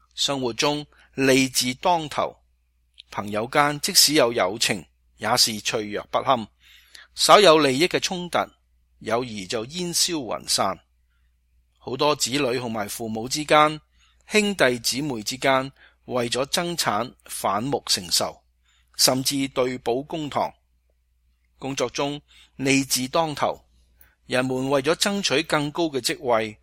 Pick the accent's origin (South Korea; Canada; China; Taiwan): China; 我们中国人有着让自己引以为豪、光辉灿烂的悠久历史和文化传统